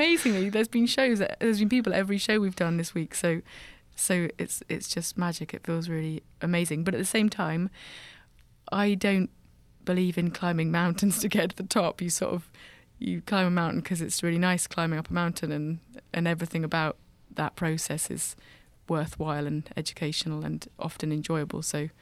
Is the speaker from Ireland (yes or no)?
no; United Kingdom; we're British and we play music, and I think it's not unfair to call it folk.